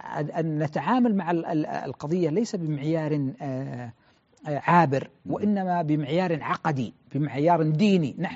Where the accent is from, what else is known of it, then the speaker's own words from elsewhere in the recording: Saudi Arabia; أعتقد بأنه المفترض أن يكون هناك عدد من مراكز الأبحاث عندنا في السعودية